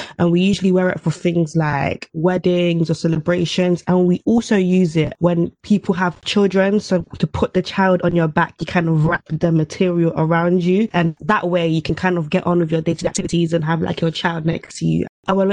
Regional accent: Angola; first language Portuguese; English is a second language; So I am African. I'm from Angola. That's in the south of Africa. My main language is Portuguese, so I can speak a little bit of Portuguese.

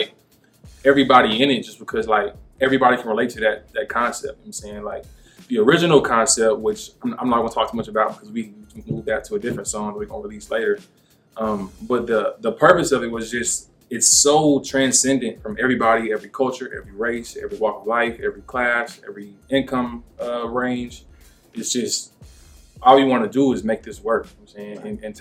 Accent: Lawton, Oklahoma, United States; And growing up in Lawton, Fort Steele, Oklahoma, a lot of our life was military

